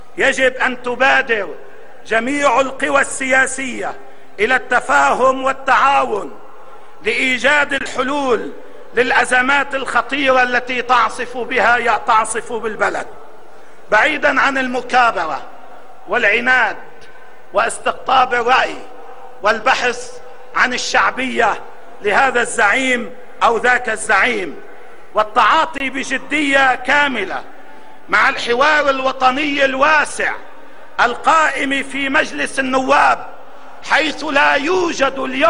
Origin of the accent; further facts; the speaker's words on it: Lebanon; نحن في لبنان